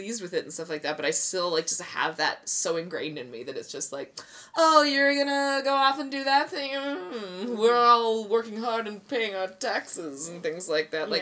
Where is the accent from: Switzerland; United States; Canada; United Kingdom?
United Kingdom; because I'm British